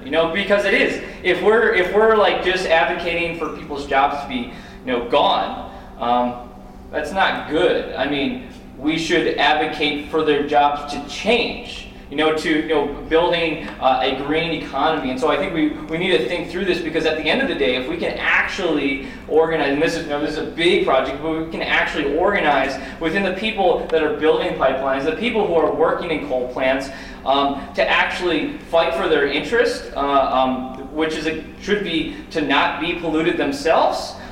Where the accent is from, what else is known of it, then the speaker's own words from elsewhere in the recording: Madison, Wisconsin, United States; I'm from Madison, Wisconsin, or occupied Ho-Chunk land.